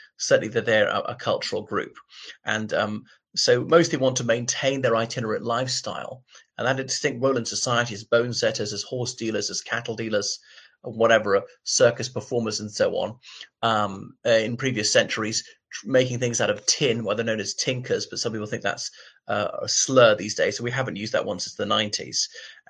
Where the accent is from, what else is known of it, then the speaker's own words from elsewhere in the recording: Ireland; from Ireland.